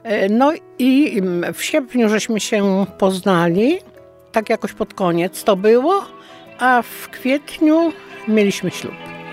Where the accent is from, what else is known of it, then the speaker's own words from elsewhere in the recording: Skarszew, Greater Poland Voivodeship, Poland; Pochodzę ze Skarszewa. To jest taka niewielka miejscowość pod Kaliszem, a mieszkam w posiadłości jezuickiej, bo działka, na której mieszkam, należała kiedyś do jezuitów.